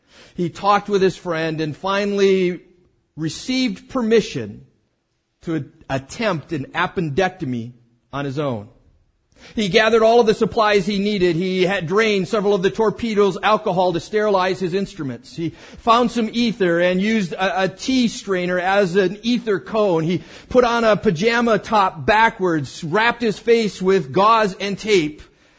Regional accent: Marshall, Minnesota, United States; I grew up in Marshall, Minnesota. The only thing of any note in Marshall, Minnesota is Schwan's ice cream.

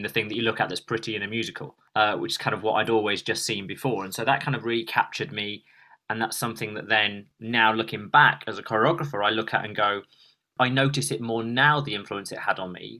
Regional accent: Stoke-on-Trent, West Midlands, United Kingdom; I'm from Stoke, and I remember Swan Lake coming up to the Regent Theatre up in Stoke.

